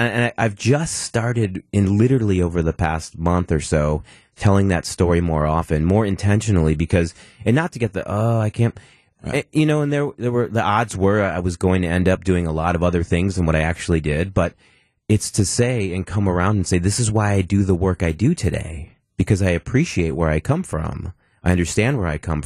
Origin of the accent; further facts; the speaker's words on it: Milwaukee, Wisconsin, United States; But so I'm born and raised in Milwaukee.